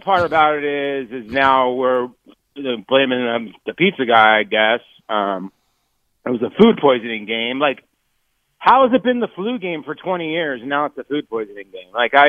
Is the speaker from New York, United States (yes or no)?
no; Phoenix, Arizona, United States; I grew up out here in Phoenix